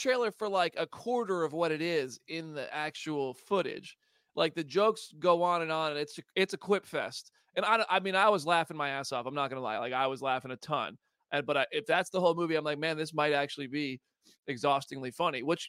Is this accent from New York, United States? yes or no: no; New Jersey, United States; now in Nashville, United States; I grew up in New Jersey. When I'm not on camera, I curse.